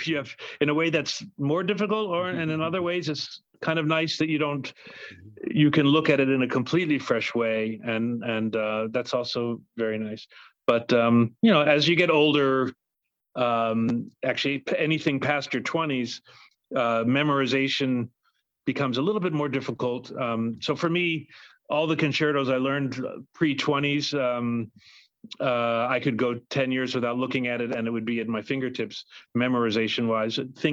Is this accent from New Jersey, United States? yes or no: no; Indiana, United States; now in New York, United States; I'm, no, I live in New York, but I am a Midwesterner at heart.